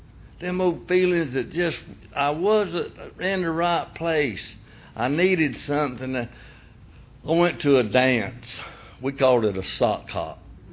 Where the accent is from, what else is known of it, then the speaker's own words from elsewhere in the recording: Graham, Georgia, United States; I'm from Graham, Georgia. That's between Hazelhurst and Baxley in South Georgia. I was raised about so far back in the sticks until they pumped sunshine in.